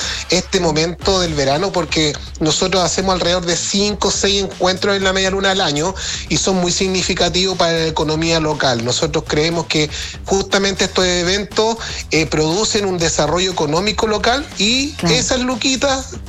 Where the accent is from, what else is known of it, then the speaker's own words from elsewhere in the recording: Puchuncaví, Valparaíso, Chile; Yo soy oriundo de Puchuncaví, nacido y criado, como decimos nosotros.